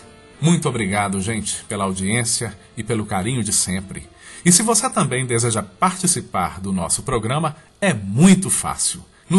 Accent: Sete Lagoas, Minas Gerais, Brazil

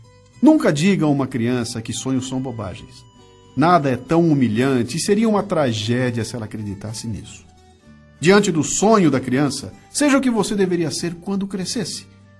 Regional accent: Bauru, São Paulo, Brazil; Quando eu era moleque caipira em Bauru, eu sonhei em ser astronauta quando crescesse.

